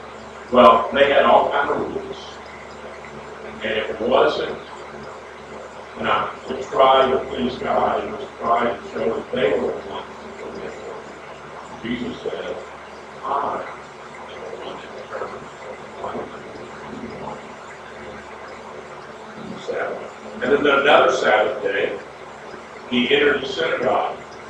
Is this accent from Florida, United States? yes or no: yes; Florida, United States; Now, the town I grew up in North Florida, is surrounded by a military base.